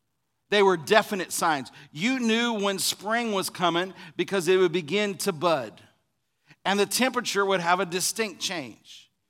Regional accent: Illinois, United States; Where I grew up in Illinois, we have four very distinct seasons. Here in North Alabama, we have four seasons

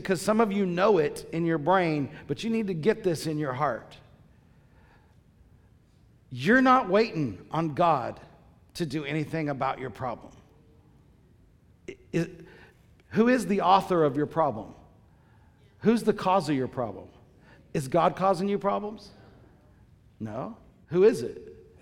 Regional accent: Paris, Illinois, United States; The Lord made me go back to my hometown, which I was not thrilled with. He had told me all these things at Bible school that I was going to do. He gave me this big old dream, and gave me all this thing I was going to do, and none of it included Paris, Illinois.

